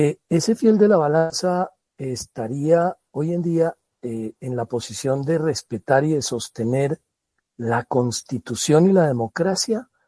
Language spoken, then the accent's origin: Spanish; Colombia; somos testigos los colombianos de un ataque contra esa separación de poderes